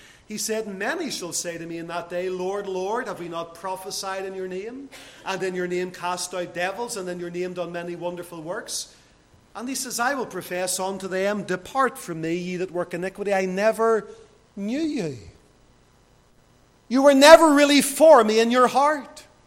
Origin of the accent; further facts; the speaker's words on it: Lisburn, Northern Ireland, United Kingdom; As a young lad growing up in Lisburn